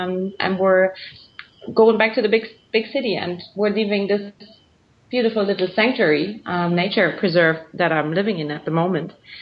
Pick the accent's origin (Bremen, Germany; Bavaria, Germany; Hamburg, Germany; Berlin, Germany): Hamburg, Germany; We have in Hamburg, the city that we're moving back to, actually, because it's my hometown, we have houseboats, like Amsterdam style.